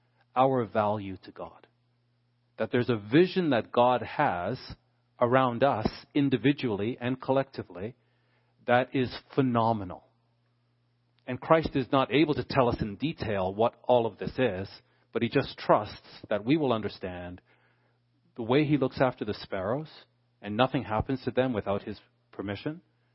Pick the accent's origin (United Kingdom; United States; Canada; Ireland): Canada; Being a Canadian, I have no familiarity with guns.